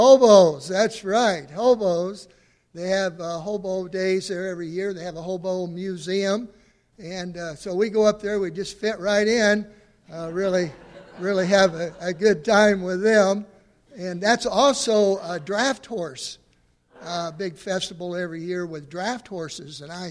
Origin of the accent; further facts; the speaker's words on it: Missouri, United States; now in Iowa, United States; We're originally from Northeast Missouri. Don't hold that against us. We have been up here in Iowa for several years